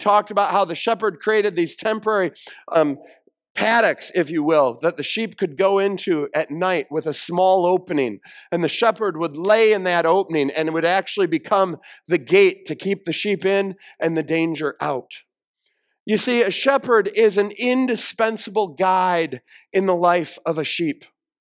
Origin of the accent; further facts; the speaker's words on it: Iowa, United States; None of us, we're from Iowa. We've never been through rapids